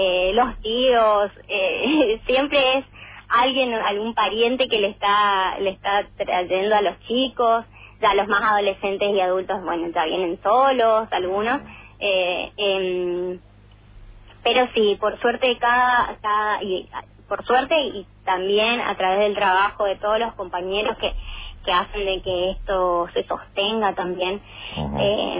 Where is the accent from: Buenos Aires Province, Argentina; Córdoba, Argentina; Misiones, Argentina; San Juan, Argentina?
Misiones, Argentina; Jardín América; yo soy de Jardín América.